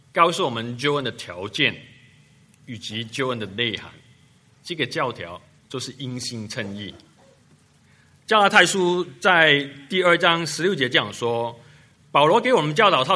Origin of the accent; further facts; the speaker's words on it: Taiwan; also born or lived in Hong Kong / United States; 我在香港出生，台湾长大，在美国住了最久，所以说口音都混杂在一起